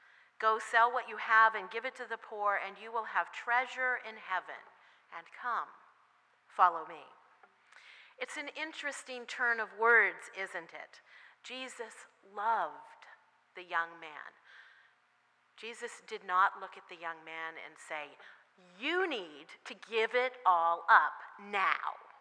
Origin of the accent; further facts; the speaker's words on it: Washington, United States; I grew up with that in Washington State